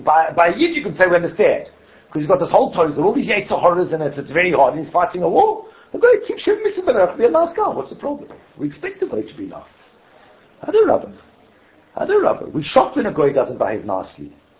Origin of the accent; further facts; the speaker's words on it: South Africa; I come from South Africa. I spent the first half of my life fighting apartheid.